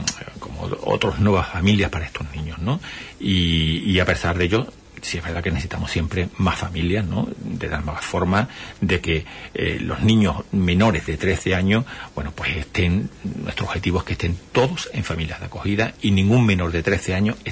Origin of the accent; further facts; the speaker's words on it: Huelva, Andalusia, Spain; Yo también soy de Huelva y lo tengo que decir así, y además que lo siento así, ¿no?